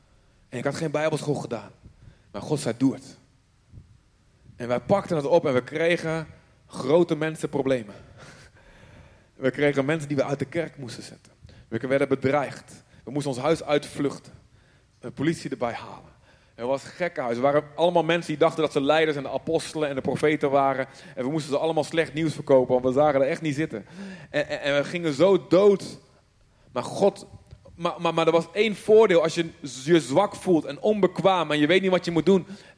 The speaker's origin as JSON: {"language": "Dutch", "country": "Colombia", "second_language": "Dutch", "said": "ik kom uit Colombia."}